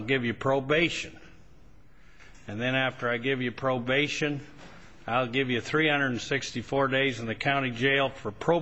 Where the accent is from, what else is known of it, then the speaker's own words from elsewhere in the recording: Idaho, United States; And you're from Arizona, I'm from Idaho